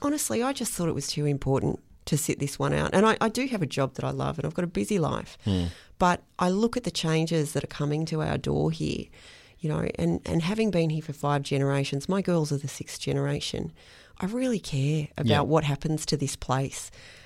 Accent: Muswellbrook, New South Wales, Australia; Well, Andrew, I'm from Muswellbrook, actually. I was born and raised in Muswellbrook. I'm a fifth generation Upper Hunter local. I'm a farmer. I'm a mum of two girls, and my husband and I have a farm at Aberdeen and a bit of grazing country up at Stewartsbrook.

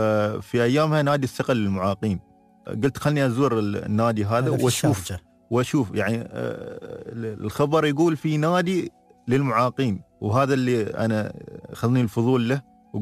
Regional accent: Fujairah, United Arab Emirates; وطبعا كان العائق بيني وبين أن أنا من الفجيرة

